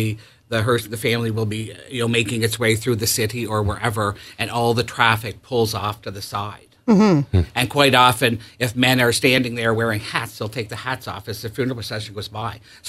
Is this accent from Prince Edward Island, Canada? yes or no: yes; Cornwall, Prince Edward Island, Canada; also born or lived in New Haven / Clyde River; I grew up kind of the Cornwall area, New Haven, Clyde River, Cornwall.